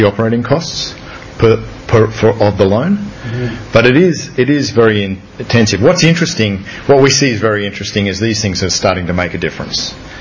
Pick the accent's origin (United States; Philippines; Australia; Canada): Australia; as an Aussie